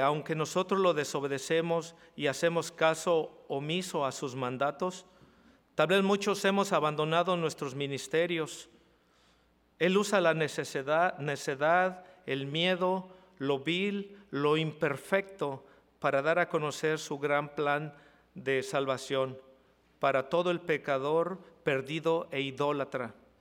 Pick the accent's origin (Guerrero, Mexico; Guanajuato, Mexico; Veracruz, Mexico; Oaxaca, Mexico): Guerrero, Mexico; Acapulco; nosotros somos de Acapulco, y me metí al mar y estaba embravecido.